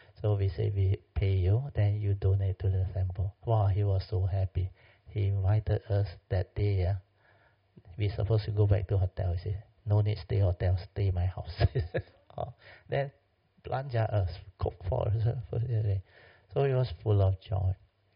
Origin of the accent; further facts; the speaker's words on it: Malaysia; So I told him, we are from Malaysia.